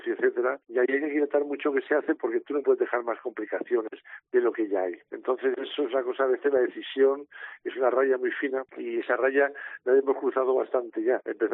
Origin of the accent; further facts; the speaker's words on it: Region of Murcia, Spain; La mayor parte son murcianos, o somos murcianos.